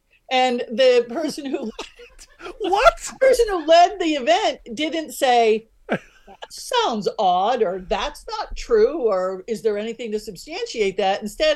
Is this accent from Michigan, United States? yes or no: no; Pennsylvania, United States; these big names that come to town, I'm from Pennsylvania.